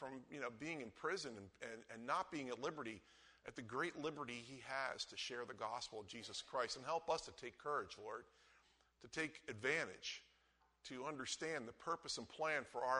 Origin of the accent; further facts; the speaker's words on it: Philadelphia, Pennsylvania, United States; Told you I'm from Philly. Everyone knows that, right?